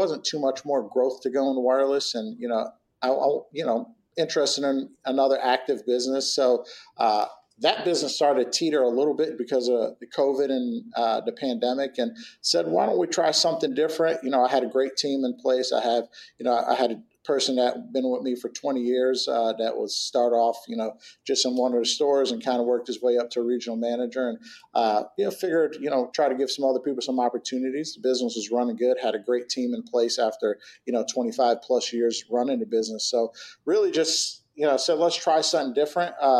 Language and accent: English; Cleveland, Ohio, United States; now in Columbus, United States; Born and raised in Cleveland and moved to Columbus in 96, 97.